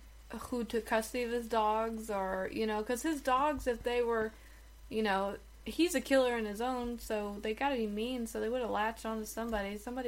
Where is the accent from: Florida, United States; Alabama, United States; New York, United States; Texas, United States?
Texas, United States; Hate to say that, I'm from Texas, but we are.